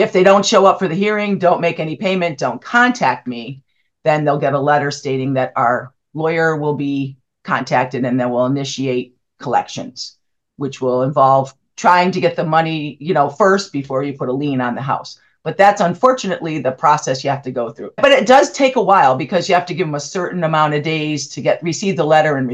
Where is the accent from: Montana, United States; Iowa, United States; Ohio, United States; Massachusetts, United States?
Massachusetts, United States; now in California, United States; it's California. I'm from Massachusetts, so you don't heat a pool. You jump in cold water, but out here, people don't like to jump in cold water.